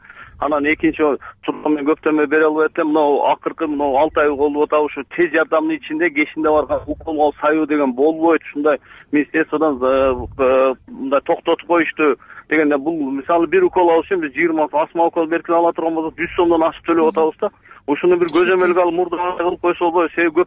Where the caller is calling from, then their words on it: Bishkek, Kyrgyzstan; Бишкектен болом, коомдук ишмер.